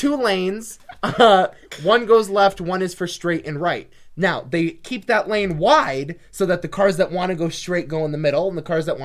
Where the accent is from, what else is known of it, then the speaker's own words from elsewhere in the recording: Minnesota, United States; Oh, it's surrogate, you know. I'm from Minnesota.